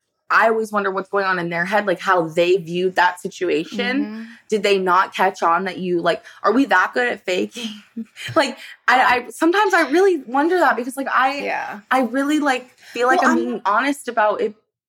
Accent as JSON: {"language": "English", "country": "Sweden", "lives_now": "United States", "said": "I live in Arizona, but like I'm from Sweden."}